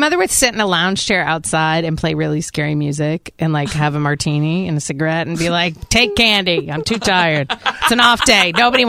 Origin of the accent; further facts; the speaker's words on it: Boston, Massachusetts, United States; You know, I'm a tough cookie. I'm from Boston, so I'm tough.